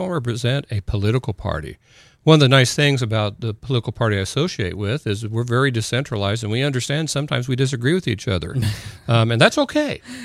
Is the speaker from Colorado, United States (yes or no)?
no; New Albany, Indiana, United States; born there; also born or lived in Clarksville, Indiana; And I was born in New Albany, Indiana. And my parents lived in Clarksville, Indiana, which is nearby. So I started off in Clarksville, Indiana.